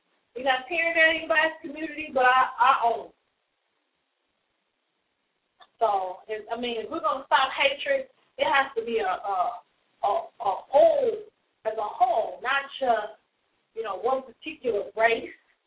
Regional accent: the South, United States; now in Chicago, United States; I mean, I just think, I was born and raised in the South, and moving to Chicago, I always say, it's funny because Chicago is one of the most prejudiced and segregated cities.

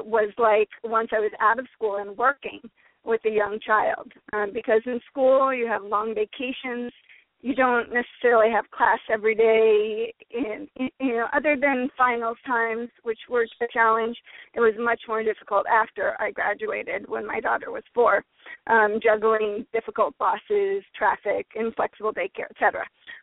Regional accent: Massachusetts, United States; And so with me, I grew up in Massachusetts, went to college at Tufts University near Boston, Massachusetts.

